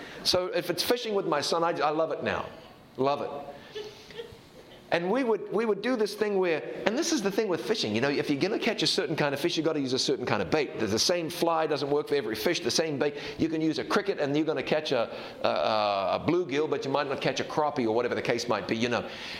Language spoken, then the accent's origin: English; North Carolina, United States; as we say in the South, and I'm from the South, you know, North Carolina.